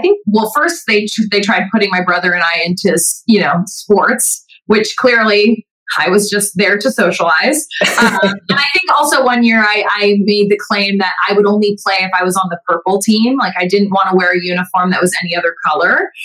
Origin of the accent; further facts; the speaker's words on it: California, United States; I'm out here in LA. I'm from Southern California.